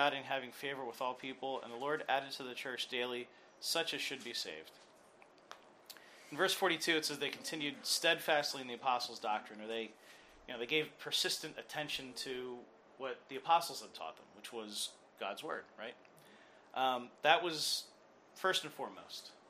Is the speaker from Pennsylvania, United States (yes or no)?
yes; Pennsylvania, United States; You know, but Jay's from Brooklyn. I'm from Pennsylvania.